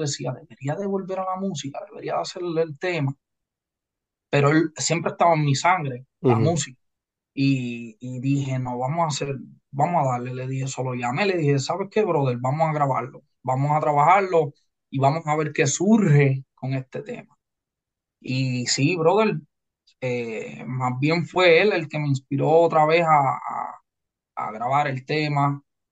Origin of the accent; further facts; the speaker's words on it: Lajas, Puerto Rico; yo soy de Lajas, Puerto Rico.